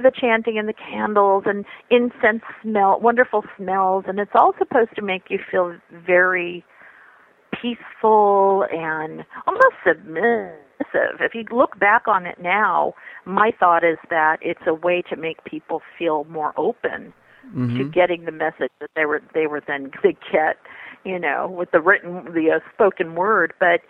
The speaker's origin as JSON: {"language": "English", "region": "New York", "country": "United States", "tie": "born or raised there", "said": "Yeah, and it's funny because I was raised Roman Catholic too. I grew up in New York, Italian, you know."}